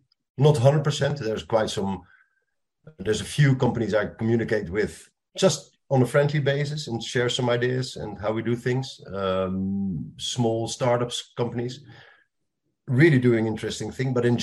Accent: Netherlands; English is a second language; That brings you from, let's say, Rotterdam, I'm from the Netherlands from origin, to New York and back

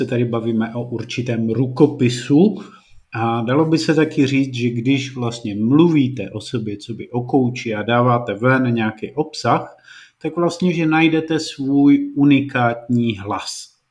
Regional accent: Moravia, Czechia; já jsem z Moravy prostě.

